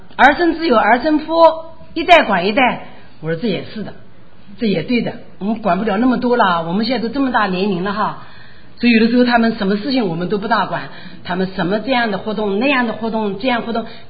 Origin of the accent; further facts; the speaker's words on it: Shanghai, China; 我们上海话讲小毛头